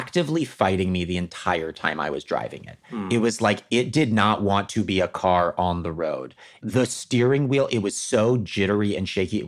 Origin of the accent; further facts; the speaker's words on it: the South, United States; My elitism was not because this was in the South. I'm from the South, right?